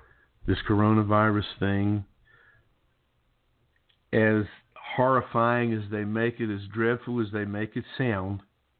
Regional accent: West Virginia, United States; Listen, dude, I'm from West Virginia.

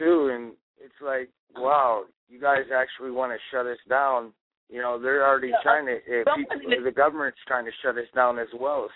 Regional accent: Lansing, Michigan, United States; I'm from Lansing, Michigan. I'm actually a producer up here in Lansing.

